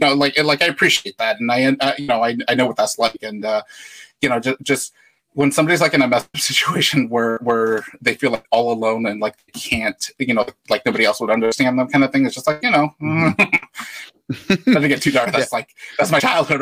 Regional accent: San Carlos, California, United States; I grew up in the Bay Area. I grew up in a place called San Carlos. It's right in the middle of the peninsula.

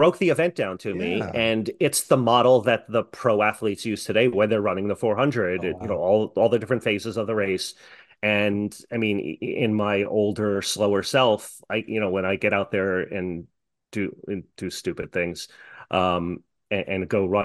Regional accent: New York, United States; I was in Suffolk County in New York, which is part of the eastern half of Long Island.

